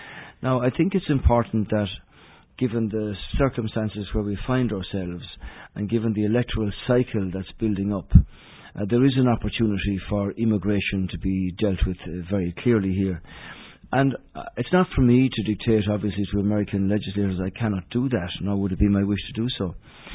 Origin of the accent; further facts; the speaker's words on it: Castlebar, Connacht, Ireland; Castlebar Mitchell's, my hometown club